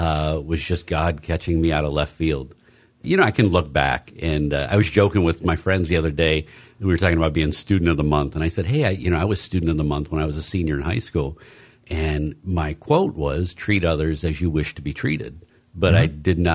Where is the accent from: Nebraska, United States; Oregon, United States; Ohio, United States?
Ohio, United States; Garfield Heights; So I grew up in Garfield Heights, Ohio. St. Peter and Paul Parish was my home parish growing up. Lifelong Clevelander.